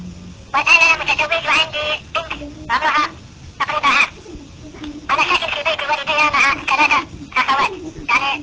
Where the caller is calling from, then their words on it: Algeria; أنا أخ من الجزائر، كيف حالكم؟